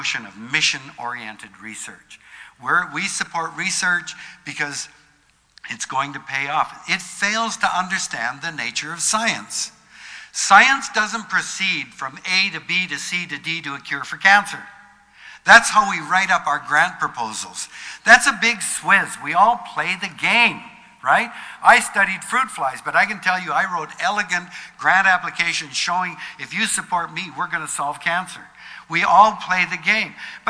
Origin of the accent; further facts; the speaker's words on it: Canada; I am absolutely ashamed as a Canadian that this is going on, being promulgated by our own government.